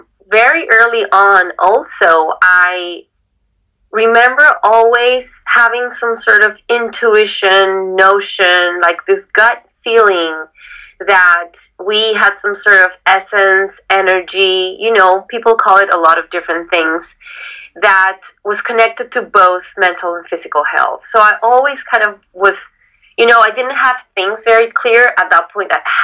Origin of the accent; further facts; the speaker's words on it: Colombia; I'm from Colombia.